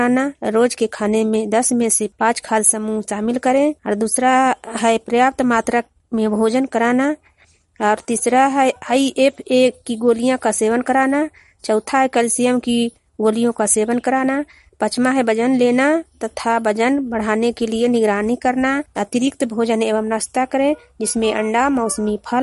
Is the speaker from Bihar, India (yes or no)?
yes; Bihar, India; ग्राम हेगनपुरा, प्रखंड हेगनपुरा, पंचायत बड़ारा, प्रखंड नूरसराय, मैं ललंदा जिला की निवासी हूँ।